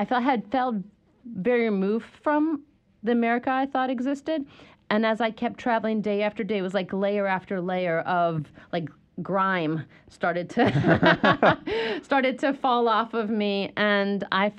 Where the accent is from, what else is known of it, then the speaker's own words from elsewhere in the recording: Princeton, New Jersey, United States; also born or lived in Chapel Hill / Charlottesville / Washington, D.C.; because I've lived in Chapel Hill, I've lived in Charlottesville, I grew up in Princeton, New Jersey, and I've lived in Washington, D.C.